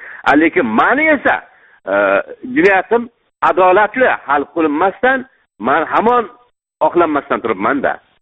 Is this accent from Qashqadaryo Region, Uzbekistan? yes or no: yes; Kitob, Qashqadaryo Region, Uzbekistan; born there; 61 yilda Qashqadaryo viloyatining Kitob tumanida tug'ilganman.